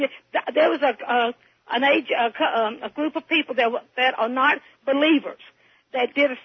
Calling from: South Carolina, United States; I'm calling from South Carolina.

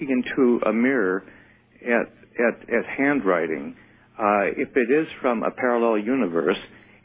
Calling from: Green Bay, Wisconsin, United States; Hello, this is … I'm calling from Green Bay, Wisconsin.

